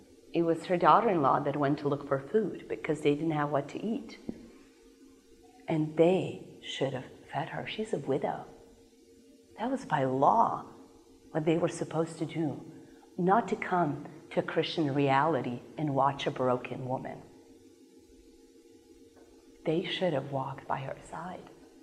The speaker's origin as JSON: {"language": "English", "country": "Serbia", "tie": "born or raised there", "said": "I mean, I'm Serbian, I grew up in Serbia, and when I was visiting the United States"}